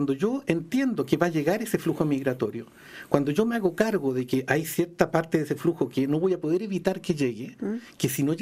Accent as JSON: {"language": "Spanish", "town": "Talcahuano", "region": "Biobío", "country": "Chile", "said": "Yo soy de Talcahuano, yo soy muy"}